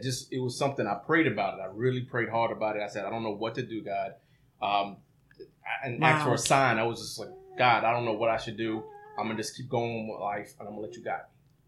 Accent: New York, United States; You know, I was from New York.

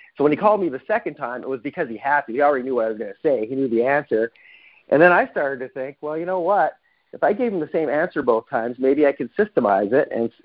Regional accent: Calgary, Alberta, Canada; now in United States; I'm originally from Calgary, Canada, and I was only investing in Canada back at the beginning of my career.

